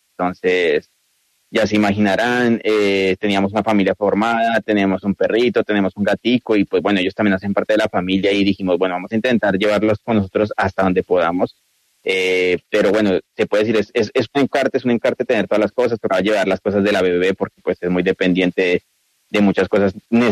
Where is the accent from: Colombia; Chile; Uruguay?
Colombia; Soacha, Cundinamarca; also born or lived in Ecuador; now in Ukraine; Yo tuve que salir de Colombia por cuestiones de la violencia. Me dirigí hacia Ecuador